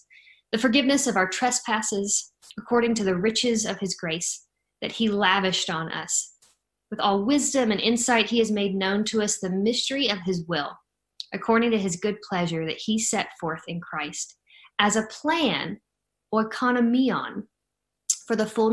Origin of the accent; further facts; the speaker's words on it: Atlanta, Georgia, United States; I'm from Atlanta in the United States